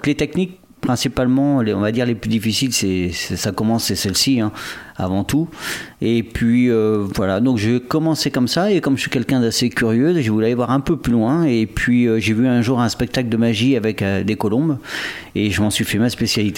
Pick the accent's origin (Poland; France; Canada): France; Le Mans, Pays de la Loire; now in La Rochelle, France; Non, je suis originaire du Mans, la Sarthe.